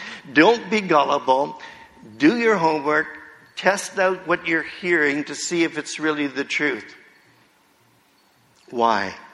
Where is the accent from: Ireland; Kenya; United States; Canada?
Canada; Windsor, Ontario; When I was a kid growing up in Windsor, I grew up in the west side of town